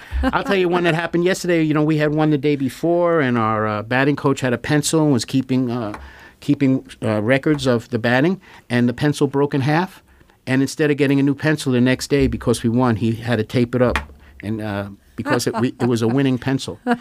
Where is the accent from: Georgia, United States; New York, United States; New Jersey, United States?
New York, United States; New York City; I'm from the Bronx, so we're familiar with the Yankees